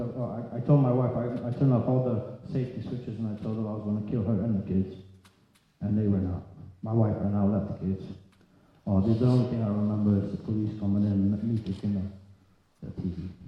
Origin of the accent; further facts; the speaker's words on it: United States; now in Poland; I went to my first Polish AA meeting and I say, well, that's not it. This is not it. I'm from America.